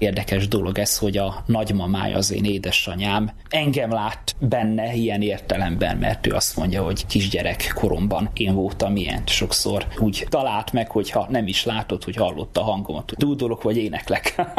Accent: Chetfalva, Zakarpattia Oblast, Ukraine; szükség volt egy kántorra a szülőfalumban, gyülekezetemben, Csetfalván is

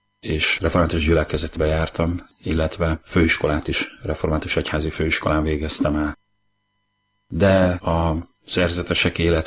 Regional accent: Zirc, Veszprém County, Hungary; born there; now in Nagyvázsony, Hungary; 1971-ben születtem Zirce a Bakonyban. Nagymázsonyban élek, ez egy település Balaton felvidéken

